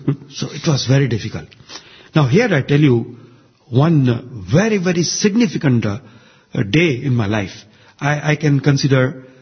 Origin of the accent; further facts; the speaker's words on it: India; I am so and so, I am an engineer, engineer is my profession. I am an Indian, is the nationality.